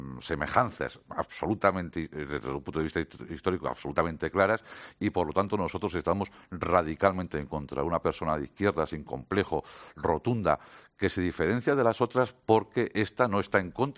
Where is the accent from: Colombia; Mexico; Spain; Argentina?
Spain; tal como somos los españoles